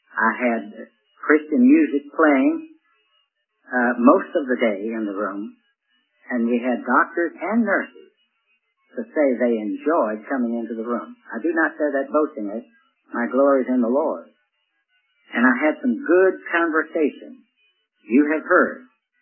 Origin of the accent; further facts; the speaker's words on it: Richmond, Virginia, United States; I went to a little church meeting in Richmond, Virginia, my hometown